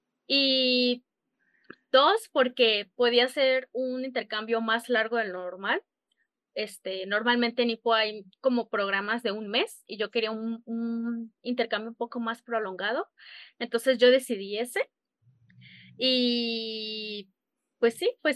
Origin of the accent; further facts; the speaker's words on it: Chihuahua, Mexico; now in Guadalajara, Mexico; aquí en Ipo. Soy de Chihuahua, pero ahora vivo en Guadalajara